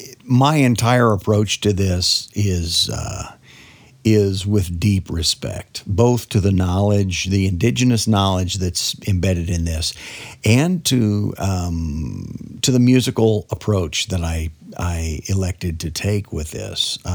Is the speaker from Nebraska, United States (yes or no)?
yes; Nebraska, United States; also born or lived in Texas; now in South Dakota, United States; I grew up on the Great Plains, Nebraska, and lived in the panhandle of Texas for a while, and now, of course, have lived in South Dakota for a long time.